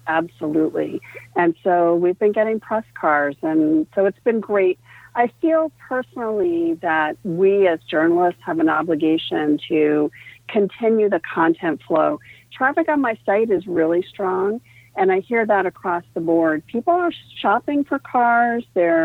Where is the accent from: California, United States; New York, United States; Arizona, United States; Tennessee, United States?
New York, United States; So it really, as a New Yorker, it breaks my heart to see what's going on.